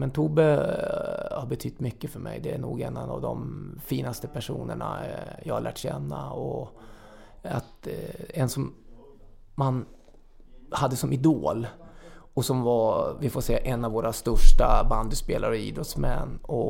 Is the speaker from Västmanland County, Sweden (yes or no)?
yes; Västerås, Västmanland County, Sweden; jag är uppvuxen i Västerås och pappa tog mig på band.